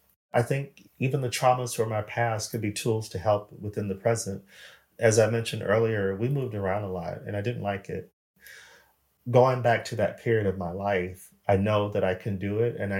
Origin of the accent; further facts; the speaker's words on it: United States; I'm American. That's my home country. I don't believe it's home anymore.